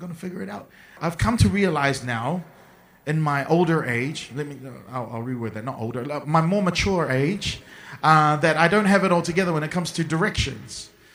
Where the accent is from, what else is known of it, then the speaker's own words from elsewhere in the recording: Auckland, New Zealand; I grew up in Auckland, New Zealand, so we had the book of maps. And then when we go on road trips, because I'm from New Zealand, we used to drive from Auckland down to Taupo or Wellington, which are cities south of Auckland.